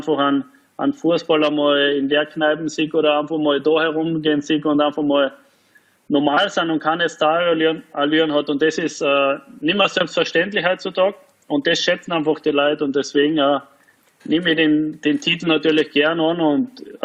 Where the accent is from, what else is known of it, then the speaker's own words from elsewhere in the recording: Carinthia, Austria; Das wäre schon noch mal so ein Abschluss als Kärntner